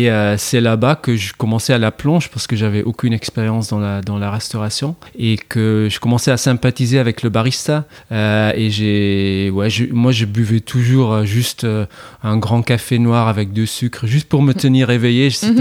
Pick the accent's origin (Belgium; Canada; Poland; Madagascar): Belgium; Ghent, Flanders; now in Lille, France; je suis originaire de Gand, en Belgique. Ça fait plus de 10 ans maintenant que j'habite à Lille.